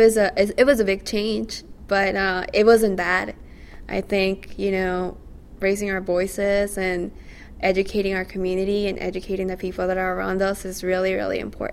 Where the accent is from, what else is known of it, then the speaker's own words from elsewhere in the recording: Astoria, New York, United States; And then I always say, well, I'm from Queens, and I'm from Astoria, and I'm from New York. So that's where I feel I'm from, but I identify myself as a Latina in the U.S.